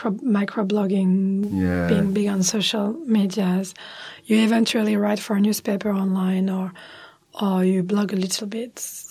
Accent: Paris, Île-de-France, France; Yes, I was raised in Paris, born in Paris.

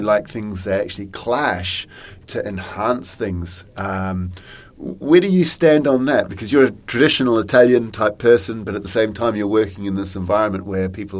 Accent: New Zealand; now in United Kingdom; And I'm from New Zealand.

